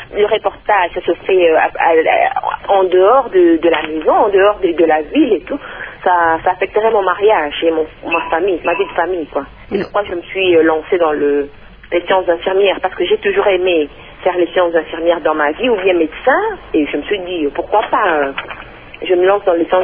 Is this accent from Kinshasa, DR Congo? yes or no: yes; Kinshasa, DR Congo; Je viens de Kinshasa